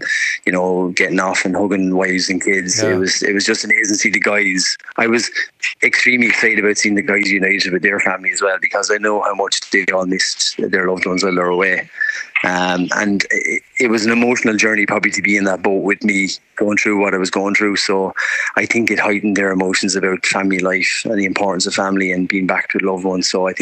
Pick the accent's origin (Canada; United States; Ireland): Ireland; Yeah, it's a testament to being Irish, Ray, I believe, and being part of a community of Irish people, and the giving nature of people in this country is amazing.